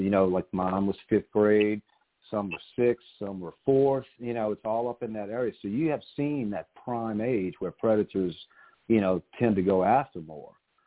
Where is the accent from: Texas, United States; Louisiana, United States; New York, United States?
Louisiana, United States; New Orleans; because I'm from New Orleans area, right? We just got hit by a hurricane pretty hard.